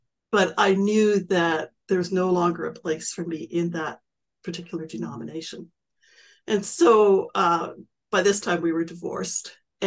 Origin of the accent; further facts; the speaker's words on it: Western Canada, Canada; I grew up in Western Canada, as you know